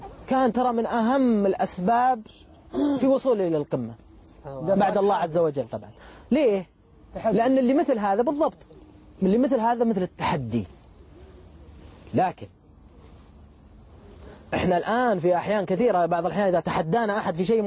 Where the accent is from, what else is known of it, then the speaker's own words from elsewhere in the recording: Saudi Arabia; قال لي أنت من فين؟ طبعا بالإنجليزي قلت لها أنا من السعودية قال آه سعودي قلت لي نعم